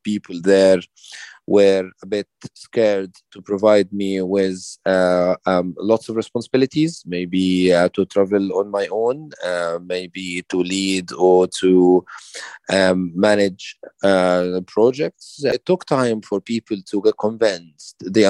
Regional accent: Egypt; I am originally from Egypt, a person with a visual impairment.

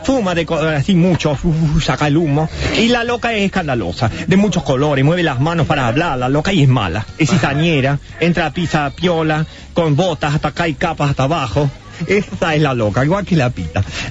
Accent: Rosario, Santa Fe, Argentina; Aspiro para adentro, soy rosarino.

